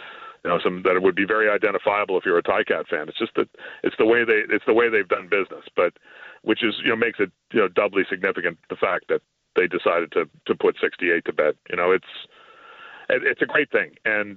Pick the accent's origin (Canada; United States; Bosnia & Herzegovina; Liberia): Canada; Hamilton, Ontario; One of the great kind of pleasures of my life, given that I grew up in Hamilton in that era, was getting to know him a little bit.